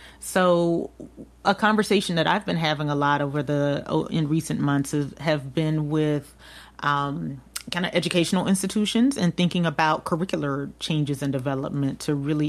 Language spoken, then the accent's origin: English; Albany, Georgia, United States; So I'm from a place called Albany, Georgia